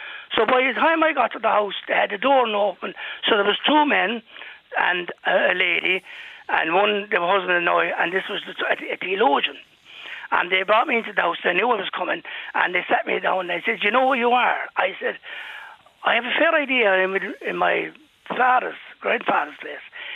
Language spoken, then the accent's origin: English; Cork, Munster, Ireland; also born or lived in Dublin; I was born in Dublin, but reared in Cork.